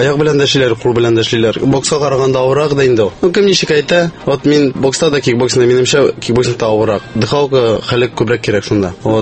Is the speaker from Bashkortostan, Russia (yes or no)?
yes; Aitaul, Bashkortostan, Russia; Мин үзем Башкирдан, Айтауылдан.